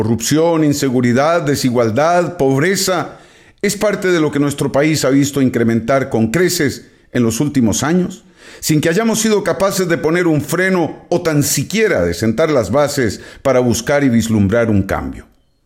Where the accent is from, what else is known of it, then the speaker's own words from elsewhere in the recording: Costa Rica; la empatía que nos caracterizaba como costarricenses